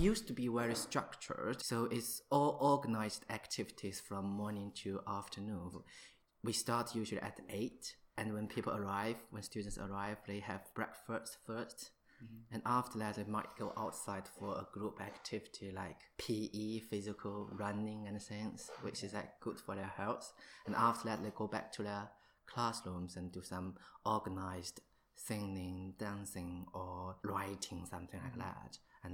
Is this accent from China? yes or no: yes; China; English is a second language; moved away as an adult; now in Portsmouth, United Kingdom; I come from China originally and have been living in the UK for 6 years, I think, and mainly in the major cities like Birmingham, London, Glasgow, and now in Portsmouth.